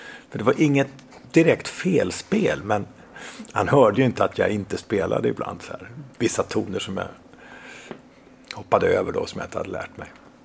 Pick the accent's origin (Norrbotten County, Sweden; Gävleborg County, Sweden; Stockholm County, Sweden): Gävleborg County, Sweden; Sandviken; Jag växte upp i Sandviken från 4:e klass. Alltså jag var 10-11 år. Upp till gymnasiet så bodde jag ju i Sandviken.